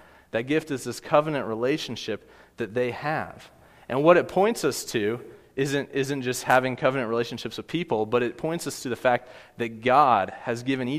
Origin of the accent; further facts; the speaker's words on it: Kansas City, United States; Growing up in Kansas City, Sprint was headquartered there.